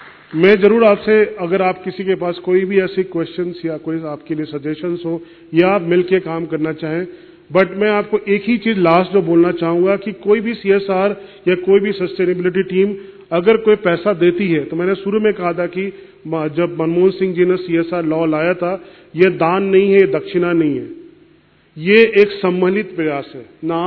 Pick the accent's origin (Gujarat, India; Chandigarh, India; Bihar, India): Bihar, India; मैं मूलतः बिहार से रहने वाला हूं